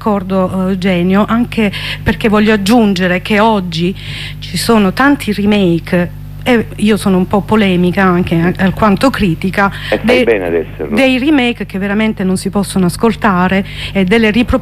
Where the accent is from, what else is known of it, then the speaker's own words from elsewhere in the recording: Apulia, Italy; perché essendo io salentina dissero sì